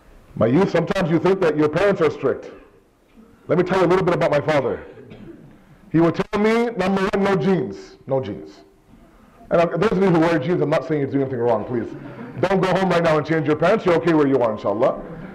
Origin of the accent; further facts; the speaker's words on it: Toronto, Ontario, Canada; I am born and raised in Toronto. I've never set foot in Pakistan. My parents are from Karachi.